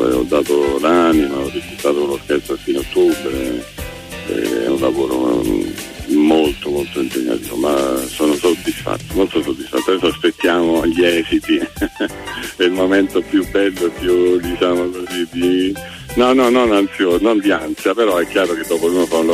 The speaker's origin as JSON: {"language": "Italian", "town": "Gaeta", "region": "Lazio", "country": "Italy", "tie": "born there", "moved": "yes", "said": "Ma io sono nato a Gaeta e sono orgoglioso di essere a Gaeta. Non ci vivo da 35 anni, ma scappo a Gaeta appena possibile."}